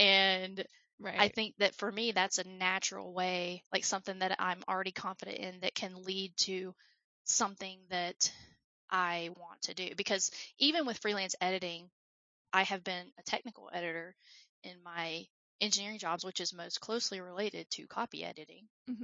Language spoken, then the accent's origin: English; Alabama, United States; accent: southern; now in Colorado, United States; It was funny because I live in Colorado right now, but as we can hear, I have a southern accent. I'm from Alabama.